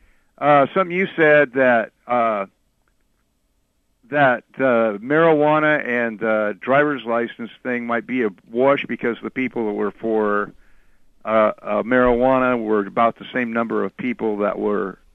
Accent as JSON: {"language": "English", "country": "United States", "said": "Because I'm an American and I'm a patriot, and I offered to give my life to this country at one time"}